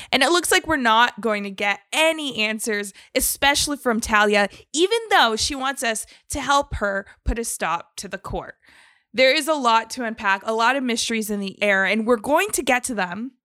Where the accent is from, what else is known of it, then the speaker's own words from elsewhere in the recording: Toronto, Ontario, Canada; you know, we're from Toronto.